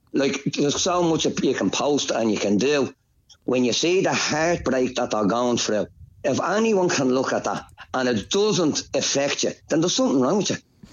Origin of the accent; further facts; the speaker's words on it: Dublin, Leinster, Ireland; I'm from Drimmen in Dublin. I'm from a working class area all my life.